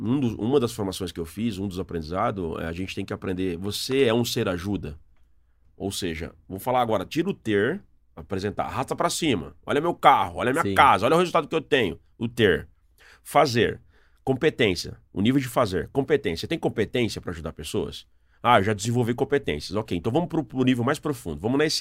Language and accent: Portuguese; Mauá, São Paulo, Brazil; Eu sou nascido e criado na cidade de Mauá.